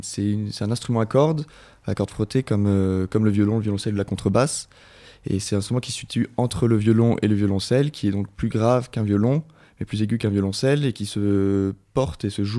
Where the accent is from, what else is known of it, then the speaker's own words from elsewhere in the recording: Bordeaux, Nouvelle-Aquitaine, France; moved away as an adult; also born or lived in Paris / Lyon / Leipzig / Salzburg; Alors moi je viens de Bordeaux originellement, mais je suis parti assez tôt pour des études sur Paris, puis après je suis allé à Lyon faire une licence, je suis parti après en Allemagne à Leipzig pour finir cette licence